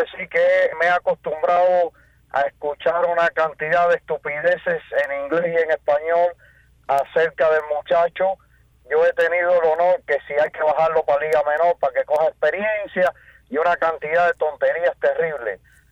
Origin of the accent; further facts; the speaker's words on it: Santa Clara, Villa Clara, Cuba; Yo también soy de Santa Clara, de la provincia de La Villa